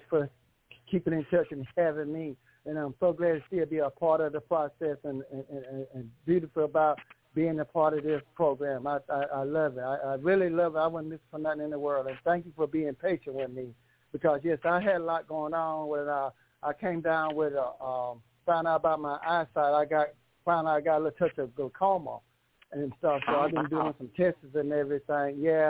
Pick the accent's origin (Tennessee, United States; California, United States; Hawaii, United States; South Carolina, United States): South Carolina, United States; I'm from South Kakalaki. Hello.